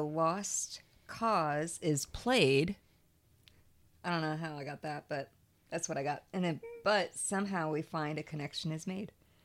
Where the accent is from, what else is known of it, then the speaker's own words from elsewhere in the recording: England, United Kingdom; I threw in like the fancy because I'm like, we're English.